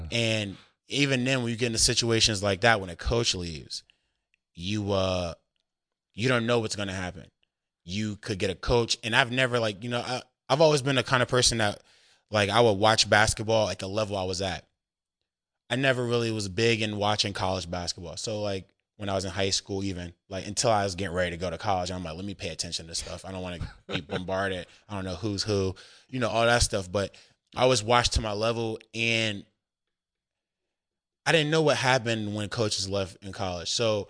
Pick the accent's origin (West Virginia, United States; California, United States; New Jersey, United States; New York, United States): New Jersey, United States; Newark; Like, I'm from Newark, New Jersey. I've played in some of the worst areas ever